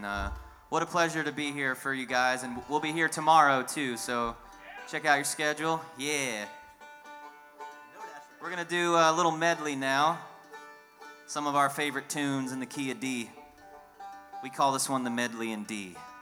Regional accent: Asheville, North Carolina, United States; We're from Asheville, North Carolina.

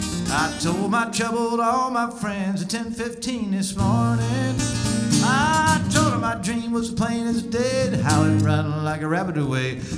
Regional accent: West Virginia, United States; I had a little malfunction on my GPS, and it took me, I'm from West Virginia.

